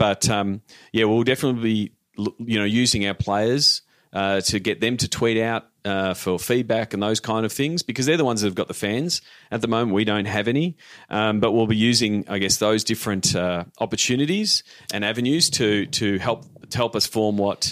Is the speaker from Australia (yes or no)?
yes; Melbourne, Victoria, Australia; whether that is in Melbourne, which is my hometown and where I'm based